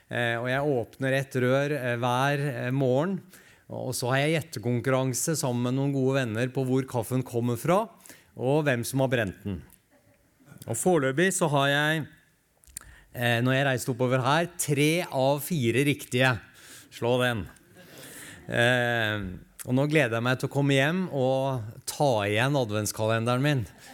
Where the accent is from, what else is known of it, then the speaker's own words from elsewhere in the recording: Eastern Norway, Norway; Det er jo ikke så veldig lenge siden vi igjen ble møtt av overskrifter i avisene, i hvert fall hjemme på Østlandet, der det står «Kirkene er stengt».